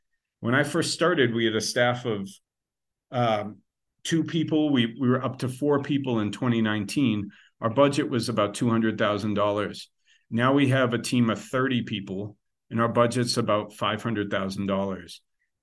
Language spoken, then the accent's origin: English; United States; I'm from the United States, primarily working in Africa.